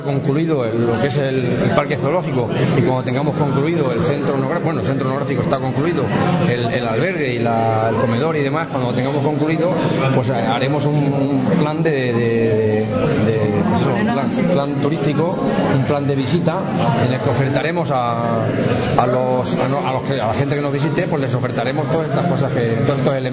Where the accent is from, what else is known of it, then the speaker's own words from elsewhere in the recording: Spain; somos realistas, sabemos cómo somos los españoles, ¿no?